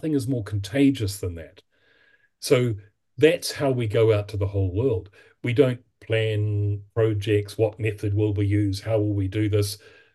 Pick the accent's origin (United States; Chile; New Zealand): New Zealand; because I'm from New Zealand and I don't have to be Mr. President.